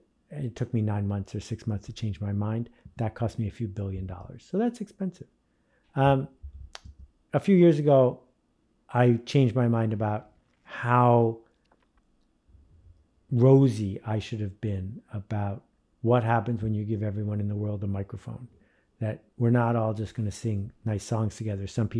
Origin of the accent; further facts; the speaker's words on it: New York, United States; I grew up near Love Canal, which was the original OG toxic waste dump near Buffalo, New York. And Three Mile Island happened when I was 13 years old.